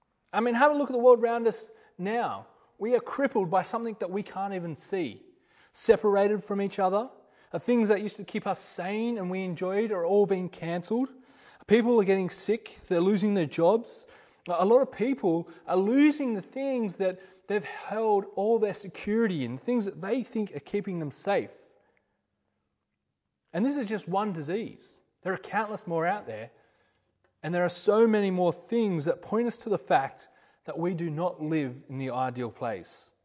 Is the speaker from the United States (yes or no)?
no; Australia; I remember going to other countries and meeting people and them quite quickly working out that I'm Australian.